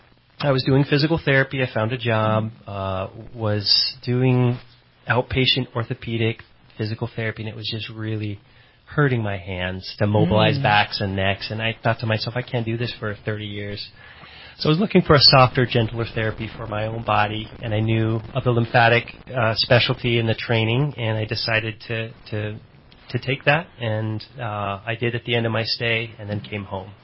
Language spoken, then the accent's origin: English; Redding, California, United States; It's a privilege to serve. I was born and raised here in Redding, so.